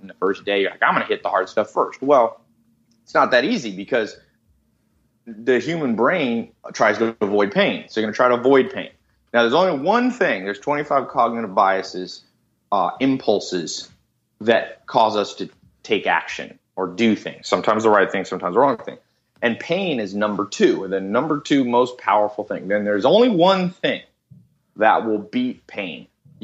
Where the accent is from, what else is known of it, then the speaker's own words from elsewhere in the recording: Long Beach, California, United States; born there; I was born in Long Beach. It's kind of like Compton. It's a bad part of L.A.